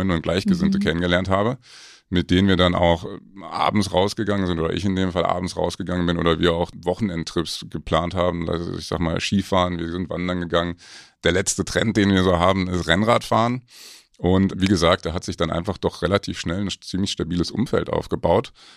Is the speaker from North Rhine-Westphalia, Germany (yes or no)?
yes; North Rhine-Westphalia, Germany; ich habe ja gesagt, ich komme aus Nordrhein-Westfalen, das ist dann bis Heilbronn sind das knapp 400 Kilometer